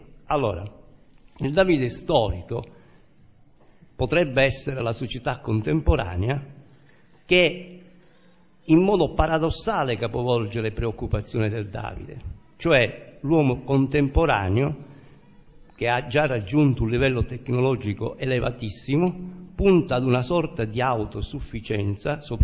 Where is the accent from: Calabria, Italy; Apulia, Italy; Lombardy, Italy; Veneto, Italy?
Calabria, Italy; Cetraro; vengo da Cetraro, Calabria